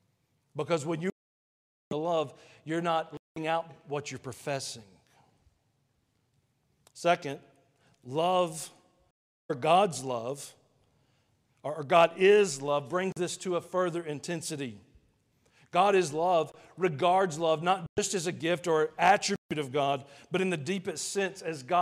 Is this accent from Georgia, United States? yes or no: yes; Georgia, United States; I was from Georgia. I'm not from around here.